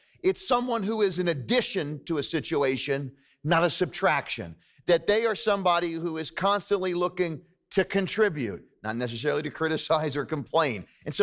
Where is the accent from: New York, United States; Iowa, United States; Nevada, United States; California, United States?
New York, United States; I go, well, I'm from New York. I'm not used to that.